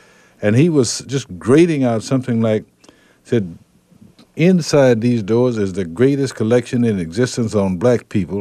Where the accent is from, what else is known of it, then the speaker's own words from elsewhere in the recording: Henning, Tennessee, United States; You know, I was and I am a Methodist, and I'm from Henning, Tennessee